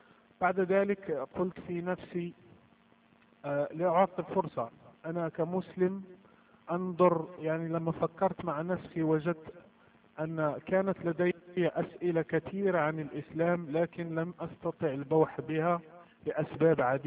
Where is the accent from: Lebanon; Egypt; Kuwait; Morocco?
Morocco; أبي فقيه وإمام لمسجد، أنا مغربي طبعا، تربيت كمسلم في عائلة مسلمة ومحافظة، تعلمت القرآن منذ الصغر